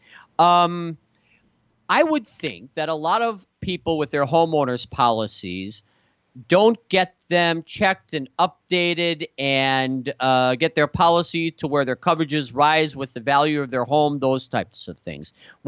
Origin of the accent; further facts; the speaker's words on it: Wisconsin, United States; now in Phoenix, United States; Well, I grew up in Wisconsin, so